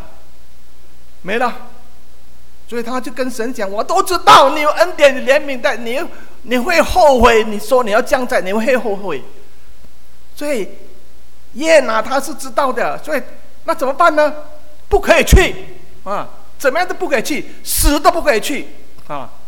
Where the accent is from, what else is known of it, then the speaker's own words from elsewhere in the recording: China; 我想我们都是中国人，我们了解中国人的思想。